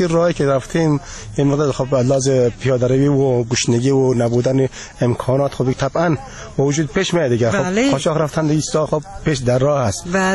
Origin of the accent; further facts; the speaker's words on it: Afghanistan; also born or lived in Iran; از ایران اومدم، می‌خواستم اون طرف ترکیه و اونج گرفته شدیم دیگه، خلاص باز وطن دیپورتیم